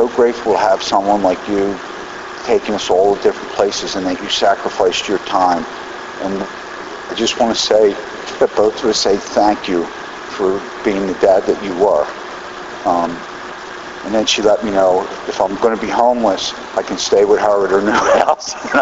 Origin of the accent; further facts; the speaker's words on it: Pennsylvania, United States; my sponsor's in Philadelphia, because that's I'm from Bucks County.